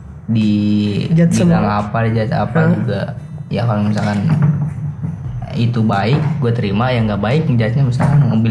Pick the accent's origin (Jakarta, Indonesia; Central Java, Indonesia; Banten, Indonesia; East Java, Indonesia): Banten, Indonesia; Gue dari Kulon, gue dari Banten. Di Banten ada ini.